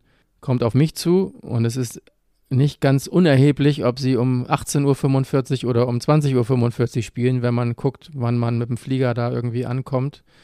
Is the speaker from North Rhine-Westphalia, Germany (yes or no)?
no; Kiel, Schleswig-Holstein, Germany; Wir als Kieler können es ja auch mal umdrehen.